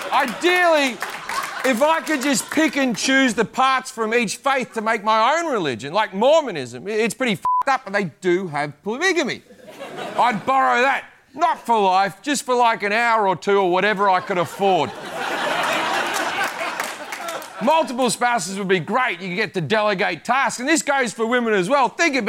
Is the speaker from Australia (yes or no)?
yes; Australia; I'm Australian.